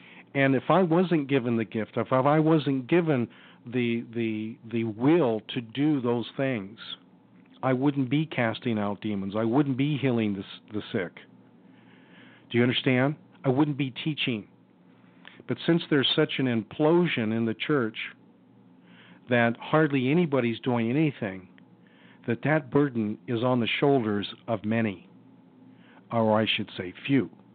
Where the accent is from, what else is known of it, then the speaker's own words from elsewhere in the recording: Tempe, Arizona, United States; because I was raised in Tempe, lived in Mesa